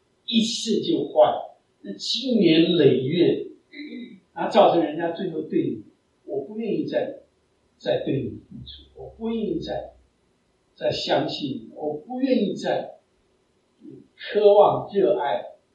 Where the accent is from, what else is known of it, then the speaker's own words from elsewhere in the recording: China; 我们中国人说破镜难圆，覆水难收，不是吗？